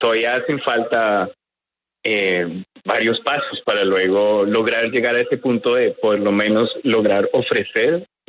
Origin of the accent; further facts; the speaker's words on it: Bogotá, Colombia; Yo crecí en Bogotá.